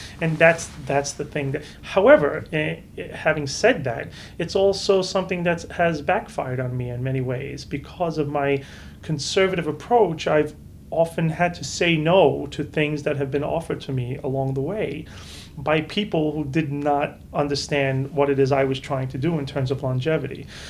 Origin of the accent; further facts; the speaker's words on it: New York, United States; Well, even though I'm a New Yorker